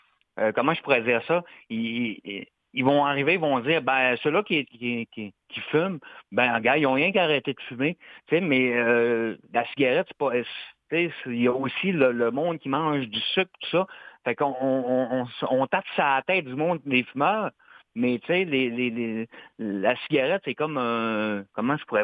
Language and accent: French; Jonquière, Quebec, Canada; Oui, du Saguenay, oui. Il vient de la baie, moi, je viens de Jonquière.